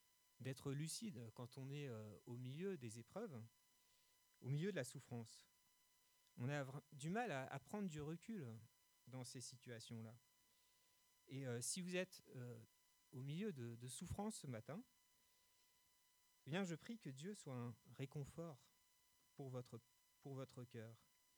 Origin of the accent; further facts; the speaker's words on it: Le Havre, Normandy, France; born there; Moi, je suis né au Havre. Donc, c'est la plus belle ville de France, bien sûr.